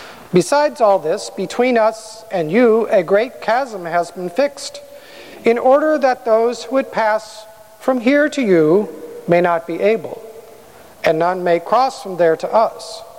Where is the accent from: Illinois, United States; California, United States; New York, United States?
California, United States; Growing up in the Santa Clara Valley, my view to the east, which is that way, right, was always dominated by Mount Hamilton in the Diablo Range just east of San Jose.